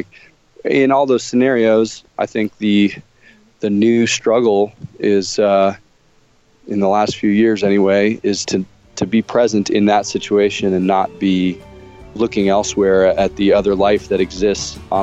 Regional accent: Texas, United States; I grew up outside of Houston. Well, I mean, I moved there when I was seven. I was a military kid, so I moved around a bunch as a kid. But I moved outside of Houston when I was seven.

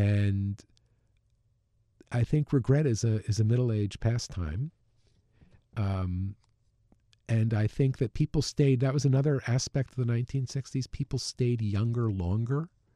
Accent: New York, United States; Well, I grew up outside of New York, and I spent a lot of time there as a teenager

